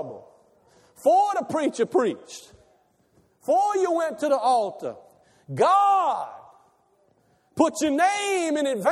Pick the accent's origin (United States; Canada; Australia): United States; Buras, Louisiana; No, I'm just from Buras, Venice. I'm from the bayou. I'm born to a fisherman. Do you understand that? I'm four-generation fisherman. My education is Boothville Venice High School.